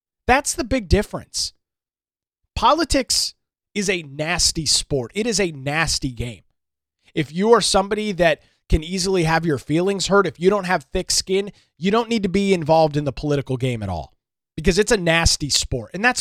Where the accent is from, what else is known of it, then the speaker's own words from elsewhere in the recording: United States; I didn't say it was a threat to my existence as an American.